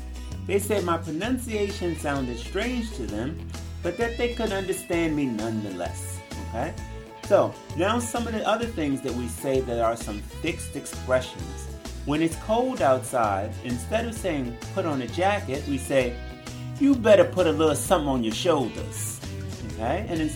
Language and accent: English; Richmond, Virginia, United States; accent: Southern; I'm from Richmond, Virginia, and in Virginia, we also have the Southern accent.